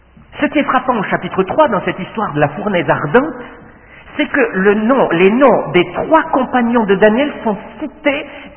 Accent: France; Ça, c'est quelque chose de très célèbre chez nous en France.

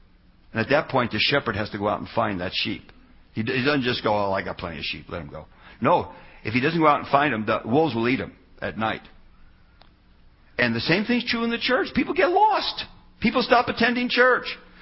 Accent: New Jersey, United States; moved away as an adult; now in Colorado, United States; I came to Colorado. If you had told me then I'd be 43 years here, I'd say, no. I was from New Jersey. I like the East Coast.

